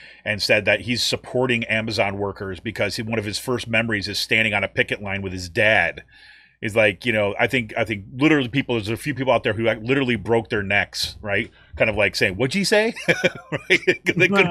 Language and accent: English; New York, United States; I grew up in New York State, right?